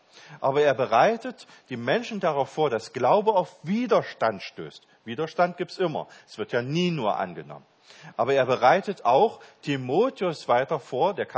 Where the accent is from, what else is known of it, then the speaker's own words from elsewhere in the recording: East Germany, Germany; ich bin ja im Osten Deutschlands aufgewachsen